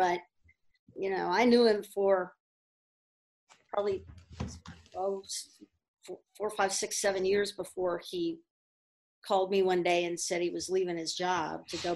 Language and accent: English; Houston, Texas, United States; I grew up in Houston, in Texas, and went to Texas Tech, guns up.